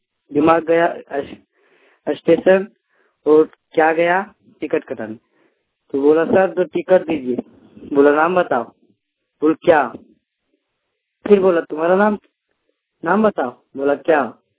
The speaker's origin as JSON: {"language": "Hindi", "town": "Simariya", "region": "Jharkhand", "country": "India", "said": "मैं गिरिडीह जिला सिमरिया गांव का रहने वाला हूँ।"}